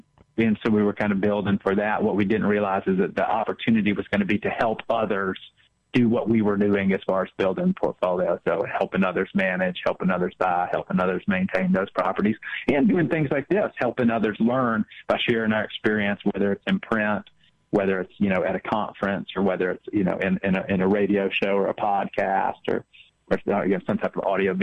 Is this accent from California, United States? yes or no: no; Texas, United States; I'm originally from Texas, and there's an ice cream company down there called Bluebell